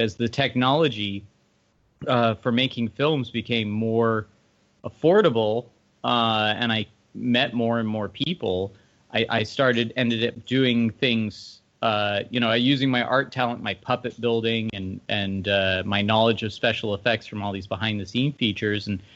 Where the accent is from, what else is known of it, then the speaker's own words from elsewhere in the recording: Hollywood, California, United States; now in Texas, United States; So the right now I'm in Texas. I grew up in Hollywood, but I actually came to Texas because I wanted to try filmmaking as a small business model.